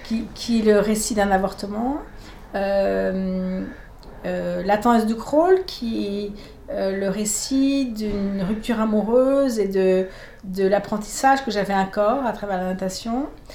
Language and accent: French; Paris, Île-de-France, France; born there; je suis née à Paris en 1966.